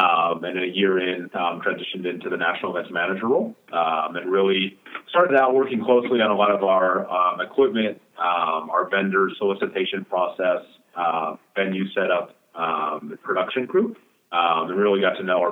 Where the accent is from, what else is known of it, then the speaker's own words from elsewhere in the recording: Minnesota, United States; So I'm originally from Minnesota